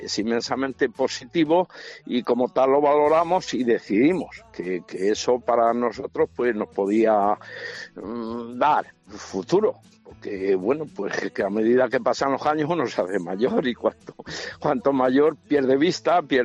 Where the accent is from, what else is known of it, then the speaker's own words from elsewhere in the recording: Ávila, Castile and León, Spain; yo soy de Ávila y bueno, pues nací, claro, en el siglo pasado, en los 73